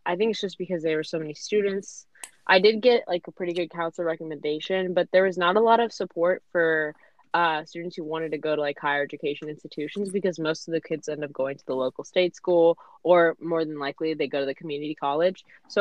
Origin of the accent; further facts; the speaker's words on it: San Diego, California, United States; I am from San Diego, California.